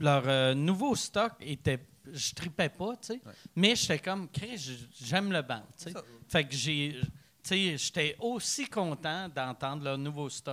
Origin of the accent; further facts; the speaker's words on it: Saint-Lambert, Quebec, Canada; Mais Longueuil! c'est ça, je viens de Saint-Lambert.